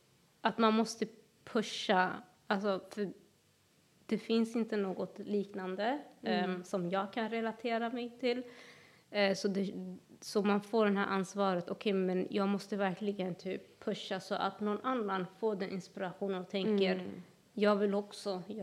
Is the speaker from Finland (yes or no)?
no; Somalia; now in Sweden; jag är ju från Somalia. Min mamma kom ju från ett krigsdrabbat land.